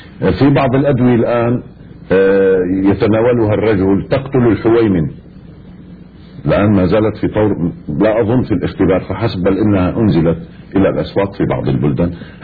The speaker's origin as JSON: {"language": "Arabic", "country": "Lebanon", "said": "في الدولة عندنا في لبنان مثلا"}